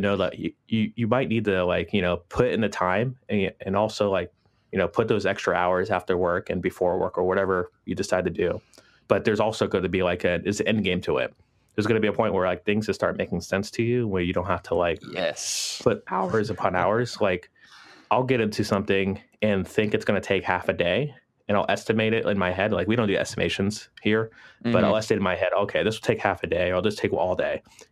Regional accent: Florida, United States; Plus the fact that like I grew up in Florida, so anything in Orlando I've already done before.

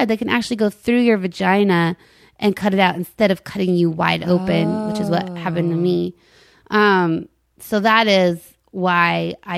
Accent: Longmont, Colorado, United States; I was born and raised in Longmont, Colorado.

